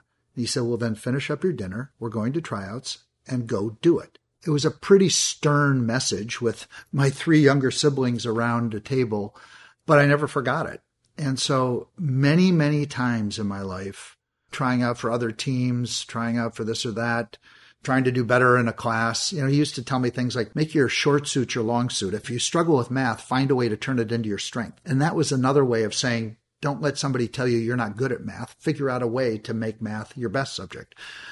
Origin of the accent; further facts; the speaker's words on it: Minneapolis, Minnesota, United States; also born or lived in Saskatoon, Canada / Milwaukee, United States; I grew up in the Midwest, most of the time in Minneapolis, although I did spend a short time in my life in Saskatoon, Saskatchewan.